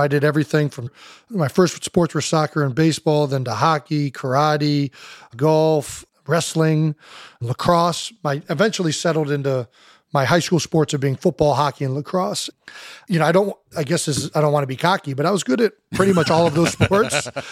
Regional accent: Cleveland Heights, Ohio, United States; So we're from Cleveland Heights. So we were looking for a way to draw on that.

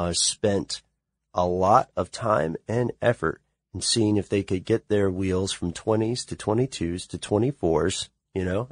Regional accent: the South, United States; You know, I grew up in the South, and I also don't make much of a secret of it.

